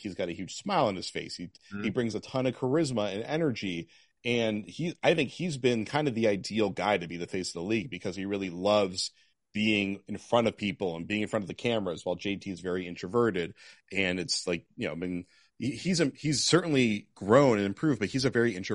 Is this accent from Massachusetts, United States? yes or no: yes; Massachusetts, United States; like we're all from the Massachusetts area, right? So we're kind of used to diversity and we're used to global diversity and all that kind of stuff.